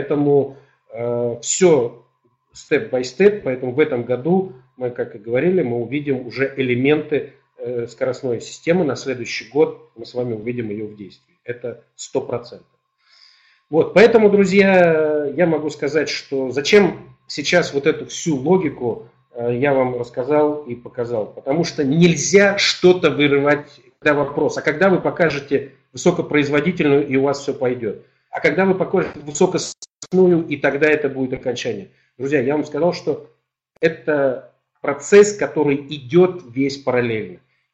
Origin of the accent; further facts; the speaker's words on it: Siberia, Russia; born there; и я родился в Сибири.